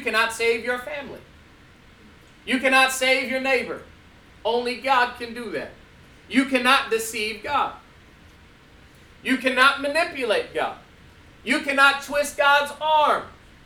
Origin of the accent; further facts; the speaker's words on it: United States; As an American, just spoiled rotten.